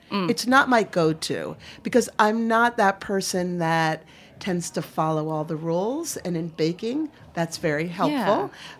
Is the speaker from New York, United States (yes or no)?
no; Maine, United States; I'm from Maine